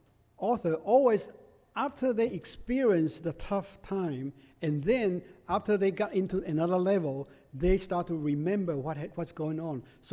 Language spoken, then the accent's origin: English; Taiwan; English is a second language; I came from Taiwan.